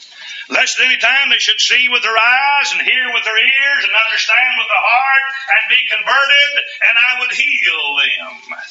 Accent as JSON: {"language": "English", "region": "Kentucky", "country": "United States", "tie": "born or raised there", "said": "I grew up in Kentucky. I was born there and raised in Kentucky."}